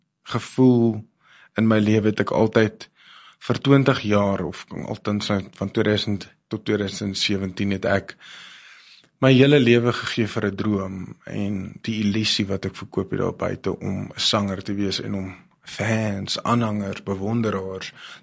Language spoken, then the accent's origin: Afrikaans; Pretoria, Gauteng, South Africa; ek het my liefde gevind in die Kaap, die berge, en ek het vrede gevind in die Kaap, althans ek is oorspronklik van Pretoria, en ek is baie lief vir my mense, Pretoria, maar ek het my tuiste gevind, en dit is in die Kaap